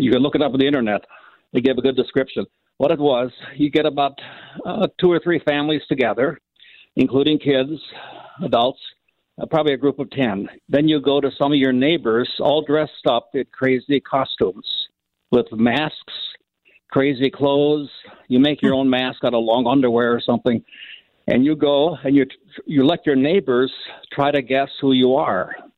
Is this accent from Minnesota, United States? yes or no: yes; Minnesota, United States; I grew up in Minnesota.